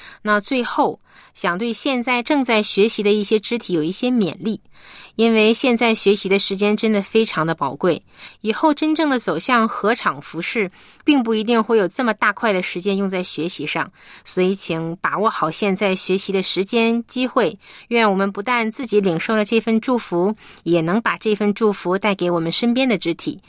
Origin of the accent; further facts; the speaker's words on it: Heilongjiang, China; 我是黑龙江的